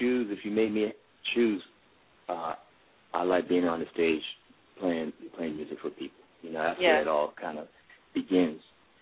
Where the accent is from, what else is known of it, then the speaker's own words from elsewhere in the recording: New York, United States; But and I'm from New York, so there's a lot of opportunities, musical opportunities in New York.